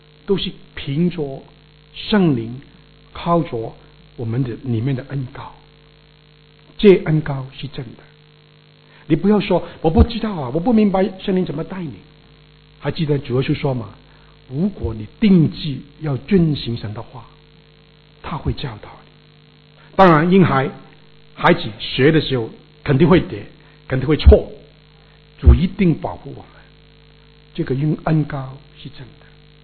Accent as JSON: {"language": "Chinese", "region": "Guangdong", "country": "China", "second_language": "Chinese", "said": "你们一听就知道我是广东人，是吗？有没有听不出的？有一天如果你说我听不出你是广东口音，我就很开心。"}